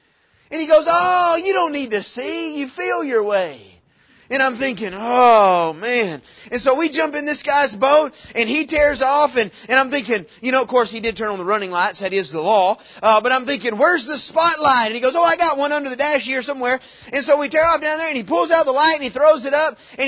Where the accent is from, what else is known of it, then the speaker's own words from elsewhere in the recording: Alabama, United States; I'm from Alabama, and so I know that you guys in Texas, when you think of a river, it's not what we think of.